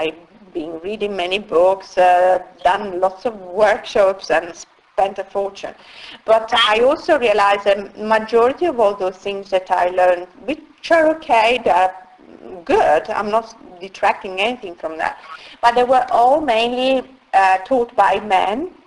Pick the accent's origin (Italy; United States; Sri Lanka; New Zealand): Italy; I come from Italy